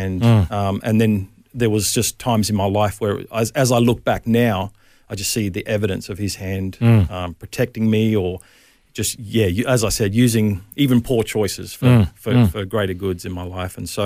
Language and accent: English; Hervey Bay, Queensland, Australia; also born or lived in Bowral; And I grew up in Hervey Bay, Queensland.